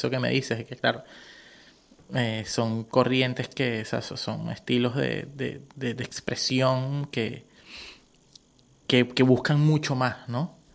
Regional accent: Venezuela; now in Canary Islands, Spain; Yo soy venezolano, pero vivo en las Islas Canarias.

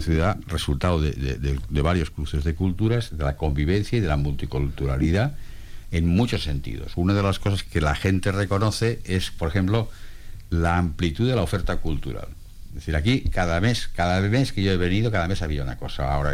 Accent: Barcelona, Catalonia, Spain; now in Las Palmas, Spain; yo como vengo de Barcelona, pues seguro que tengo mucho más.

